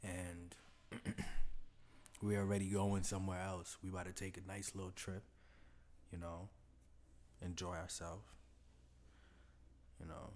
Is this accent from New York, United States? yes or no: yes; Brooklyn, New York, United States; when I told them that I came from Brooklyn, they're like, how is it down there?